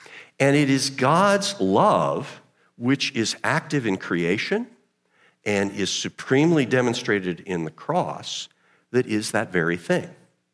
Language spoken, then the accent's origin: English; United States; Now, I'm an American, and so I am, you know, I have come through the American experience